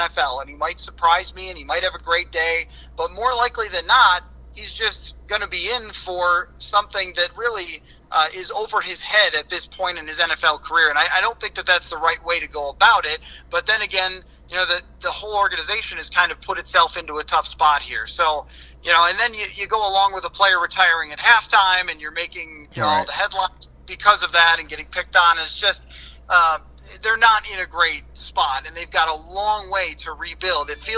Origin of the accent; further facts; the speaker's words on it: New York, United States; As much as you know, I grew up in Western New York